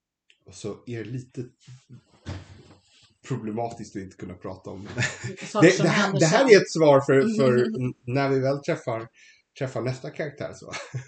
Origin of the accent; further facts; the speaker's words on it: Sweden; det är ju alltid intressant för oss som svenskar att prata om folk som inte har krigat